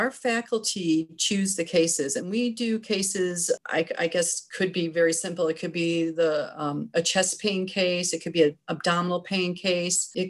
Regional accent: Chicago, Illinois, United States; now in Springfield, United States; I'm not a native of Springfield. I'm from the Chicago area.

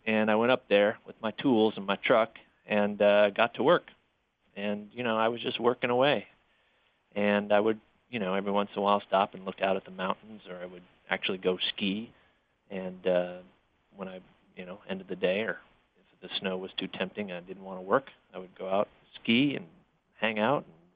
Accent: Iowa City, Iowa, United States; In fact, I had been living in Iowa City, my hometown, again. I often end up back there for reasons unknown.

